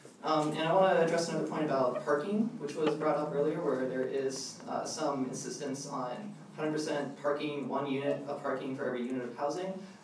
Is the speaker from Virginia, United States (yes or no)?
no; Oakland, California, United States; And I also want to add that I am from Oakland